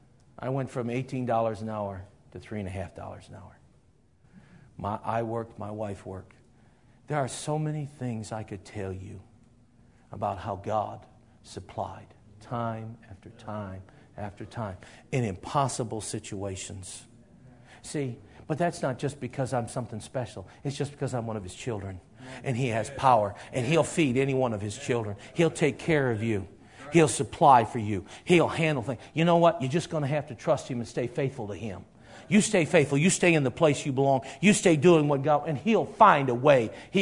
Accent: Detroit, Michigan, United States; now in Dubuque, United States; I was from Detroit.

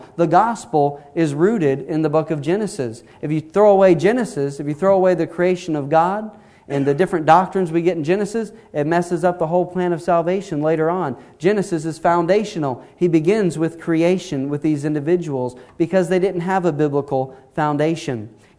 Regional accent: Texas, United States; I'm from Texas, where there's churches on every corner.

